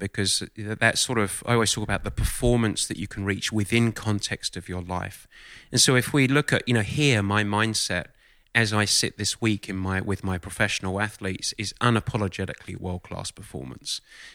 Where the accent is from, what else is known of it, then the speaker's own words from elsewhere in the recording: Southend-on-Sea, East of England, United Kingdom; now in United States; Actually, I grew up in Southend, which is in Essex, east side of London.